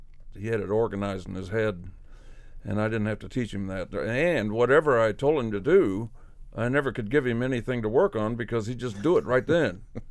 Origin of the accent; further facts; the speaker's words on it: Indianapolis, Indiana, United States; My hometown's Indianapolis. So I went back to Indianapolis, started a little group, quartet.